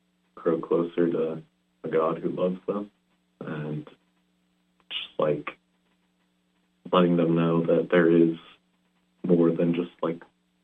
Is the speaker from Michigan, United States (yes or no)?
no; Harriman, Utah, United States; I'm from Harriman, Utah.